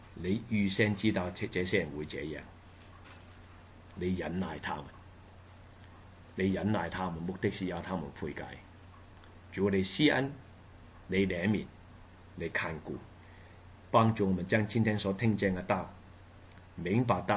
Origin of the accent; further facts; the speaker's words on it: Hong Kong; 我从来我出生在香港，我住在香港都有二十多年，但是呢我没有去过中国